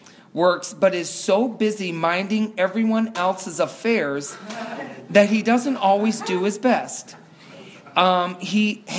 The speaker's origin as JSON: {"language": "English", "town": "Rockford", "region": "Illinois", "country": "United States", "tie": "born or raised there", "said": "So I grew up in the Midwest in Rockford, Illinois, which is outside of Chicago."}